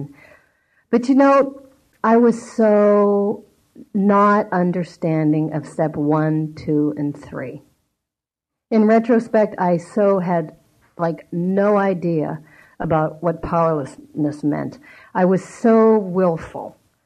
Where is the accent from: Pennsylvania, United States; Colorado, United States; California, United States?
Pennsylvania, United States; moved away; But I moved out here from Pennsylvania, and I weighed like 140. And back in Pennsylvania, that wasn't like so bad.